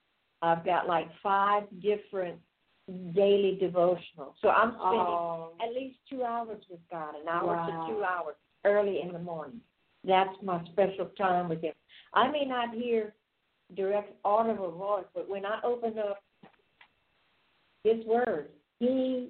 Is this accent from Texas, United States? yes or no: no; Louisiana, United States; And I was raised in a southern Louisiana cattle farm. I'm an old farm girl.